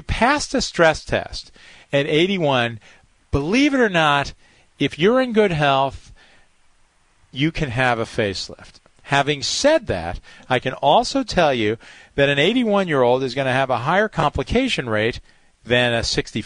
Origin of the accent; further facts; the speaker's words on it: Highland Falls, New York, United States; So you know, I grew up in Highland Falls, New York, upstate, 50 miles north of the city.